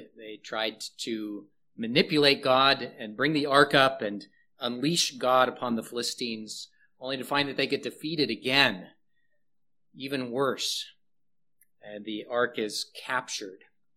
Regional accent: Topeka, Kansas, United States; I grew up in Topeka, Kansas, just a block away from a university where my dad taught.

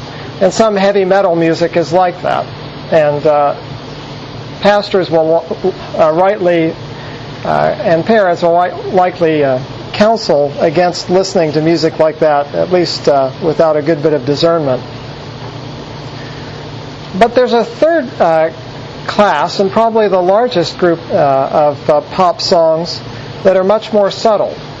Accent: Southern United States, United States; Now, I grew up in the Bible Belt

